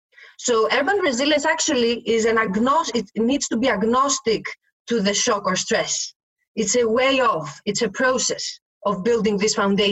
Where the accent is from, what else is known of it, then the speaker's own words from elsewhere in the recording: Thessaloniki, Central Macedonia, Greece; this is relevant for my hometown in Thessaloniki